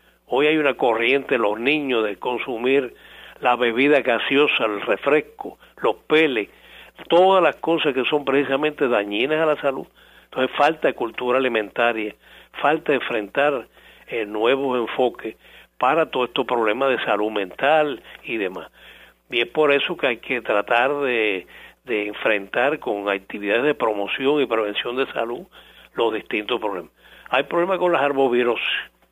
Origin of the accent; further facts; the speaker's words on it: Cuba; born there; Yo tengo más de 60 años de edad. Yo nací en el capitalismo en Cuba. A mí me formó el sistema anterior, con todas las situaciones de dictadura, de lucha revolucionaria, de situaciones económicas y sociales.